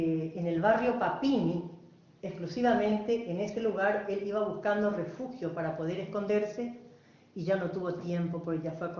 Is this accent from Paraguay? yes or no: yes; Paraguay; moved away as an adult; now in Argentina; yo también vengo de la dictadura de Stroessner. Yo soy paraguantina, porque ya tengo más vida vivida acá en la Argentina, ya formé mi hogar, tengo mis hijos